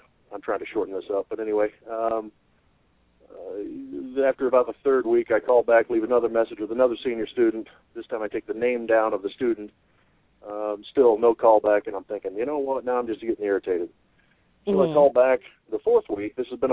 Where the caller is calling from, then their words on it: Illinois, United States; I'm calling from Illinois.